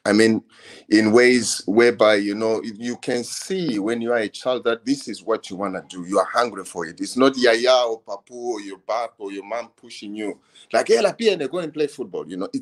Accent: Zimbabwe; Well, when we were growing up, there were so many legends in our city.

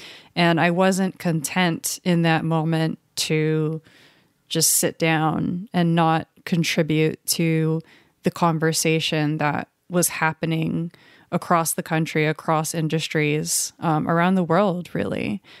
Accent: Los Angeles, California, United States; I am a Black person growing up in Los Angeles, so I had many encounters with police before starting this journey of investigating the sheriff's department.

